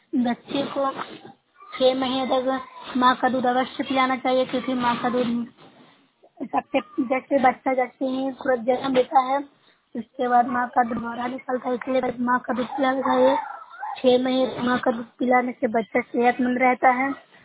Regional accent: Bihar, India; मैं नुसै ब्लॉक से हूँ, जिला नालंदा की निवासी हूँ।

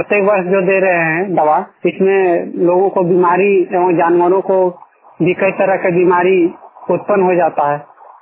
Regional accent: Jharkhand, India; माथुर तुपचाकी प्रखंड जिला धनबाद का निवासी हूँ।

